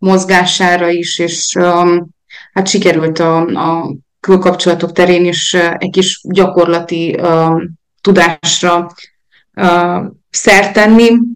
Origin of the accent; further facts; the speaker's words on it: Pir, Satu Mare County, Romania; egy kis faluban születtem, ott töltöttem a gyerekkoromnak az első 9-10 évét Szilágypérba, úgyhogy én igazából a vidéki falusi környezetben szocializálódtam, mezőgazdász családból származom